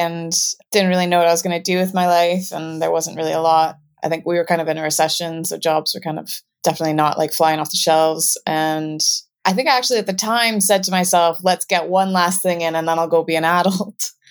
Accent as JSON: {"language": "English", "region": "Canadian Rockies", "country": "Canada", "tie": "born or raised there", "said": "growing up in the Canadian Rockies meant that by the time I was an adult, I did have a lot of backcountry skills and a lot of wilderness skills."}